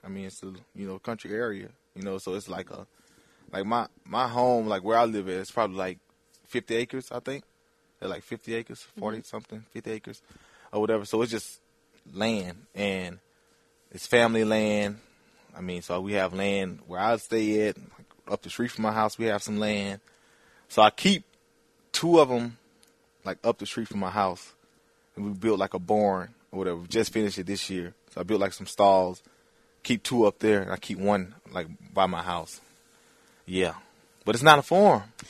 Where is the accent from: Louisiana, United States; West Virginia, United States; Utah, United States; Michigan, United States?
Louisiana, United States; I'm a guy, I'm from, born and raised in Louisiana.